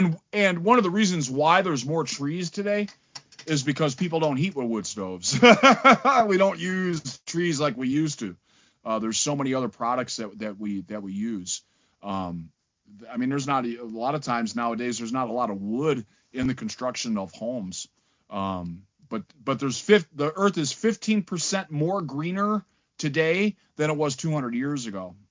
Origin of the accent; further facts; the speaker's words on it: Florida, United States; Listen, I grew up in Florida, and I'm telling you that these storms are intensifying.